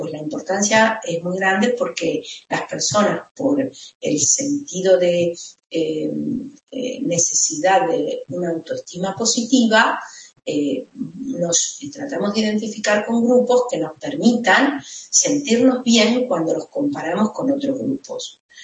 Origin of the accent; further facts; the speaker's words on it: Spain; seguramente la sociedad era bastante diferente en España de donde soy.